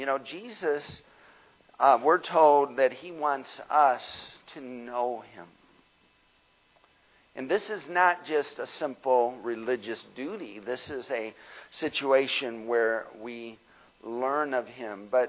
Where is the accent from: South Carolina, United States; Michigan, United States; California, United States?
Michigan, United States; "Where are you from?" "Michigan." "Well, I'm from Michigan."